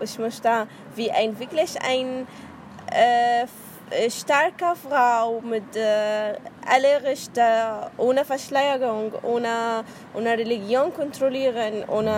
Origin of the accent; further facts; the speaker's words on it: Saudi Arabia; German is a second language; moved away as an adult; now in Germany; Ich komme aus Saudi-Arabien, aber meine Nationalität ist Syrien. Ich habe in Saudi-Arabien geboren und studiere, arbeite